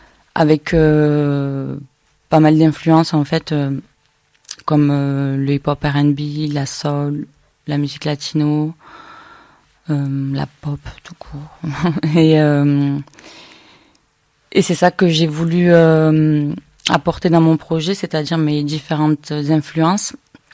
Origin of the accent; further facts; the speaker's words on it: Narbonne, Occitanie, France; je suis artiste, auteur, compositrice, interprète et je suis originaire de Narbonne. Actuellement, je suis beaucoup entre Narbonne et Montpellier.